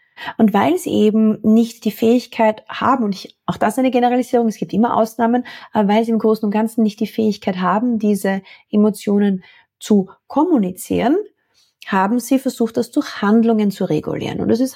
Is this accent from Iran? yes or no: no; Austria; Ich bin in den 80ern aufgewachsen in Österreich.